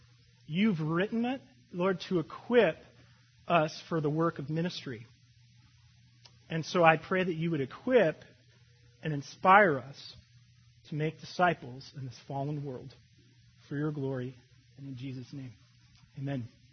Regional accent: Canada; And I'm Canadian, too, by the way.

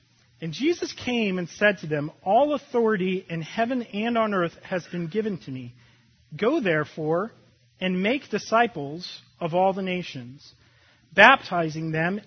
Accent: Canada; And I'm Canadian, too, by the way.

